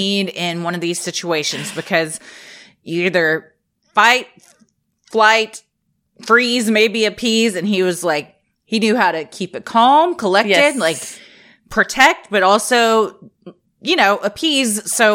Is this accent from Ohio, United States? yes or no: yes; Ohio, United States; also born or lived in Texas; I live in Ohio, and a majority of my life was spent here, even though I was born in Texas.